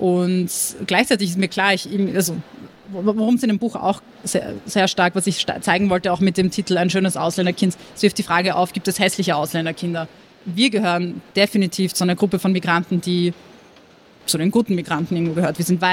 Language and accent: German; Montenegro; vor allem in Montenegro, wo ich herkomme, schon stärkere patriarchale Strukturen